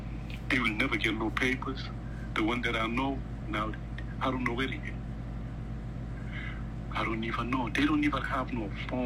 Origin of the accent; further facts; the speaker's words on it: Mauritania; I've been telling them I'm from Mauritania, that they don't want to believe me.